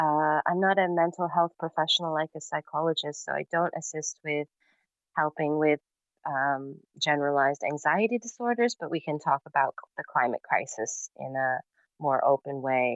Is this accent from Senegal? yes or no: no; Canada; now in Netherlands; I was born to expats abroad and I've lived in many countries. But I grew up in Canada and I ended up in the Netherlands because I was following my parents there.